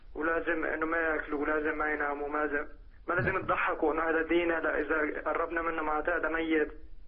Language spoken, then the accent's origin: Arabic; Saudi Arabia; أنا من السعودية